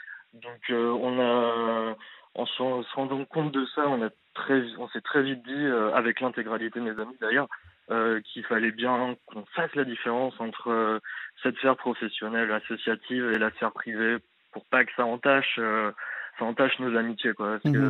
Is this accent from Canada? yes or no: no; Alençon, Normandy, France; moi je suis d'Alençon à la base, Romain aussi